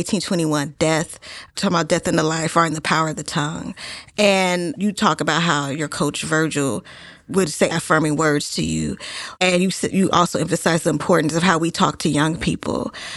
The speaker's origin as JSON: {"language": "English", "town": "Oakland", "region": "California", "country": "United States", "tie": "born or raised there", "said": "I grew up in East Oakland, so..."}